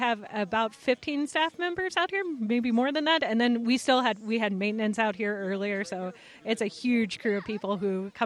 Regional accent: Midwest, United States; I'm from the Midwest, so I miss spring and fall sometimes.

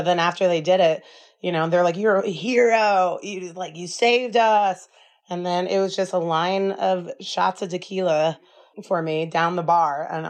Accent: Alaska, United States; I'm from Alaska. I got this.

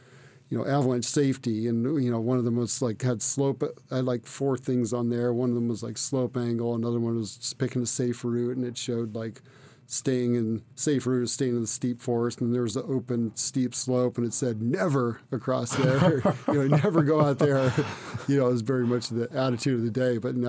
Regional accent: Washington, United States; Well, I grew up in Eastern Washington. My parents were both professors, and they did a lot of outdoor stuff

